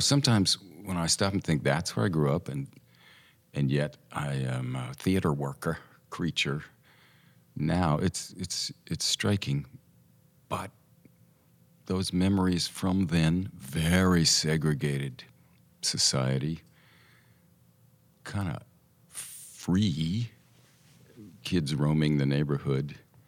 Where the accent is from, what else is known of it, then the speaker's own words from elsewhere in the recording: Tulsa, Oklahoma, United States; also born or lived in Santa Monica, California; I was born in Santa Monica, California, but didn't live there very long in that iteration anyway. We moved to Tulsa, Oklahoma when I was a year and a half.